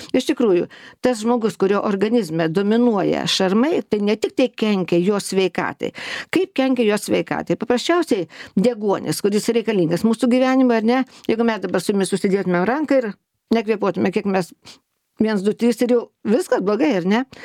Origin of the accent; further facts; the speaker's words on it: Telšiai, Telšiai County, Lithuania; aš esu iš Telšių, Žemaitė